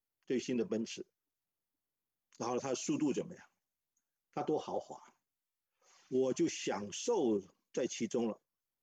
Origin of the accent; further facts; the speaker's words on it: Hong Kong; 第一个呢就是我是在香港长大。那我在香港的时候是个穷光蛋。